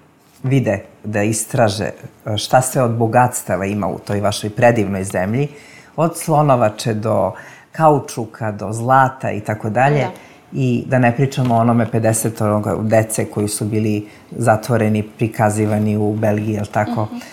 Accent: Peć, Peja District, Kosovo; born there; Ja sam rođena u Peći na Kosovo i Metohiji

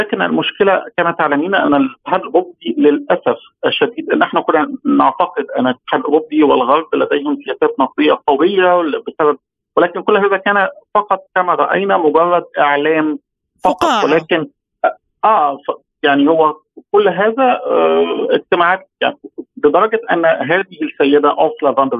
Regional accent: Egypt; وأنا من مصر طبعا

